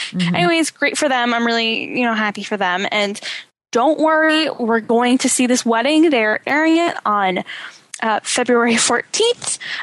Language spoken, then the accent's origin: English; Canada; I didn't get that commercial being Canadian